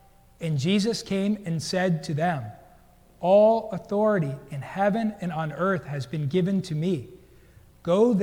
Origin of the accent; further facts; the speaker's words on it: Brooklyn, New York, United States; I grew up in Brooklyn, New York.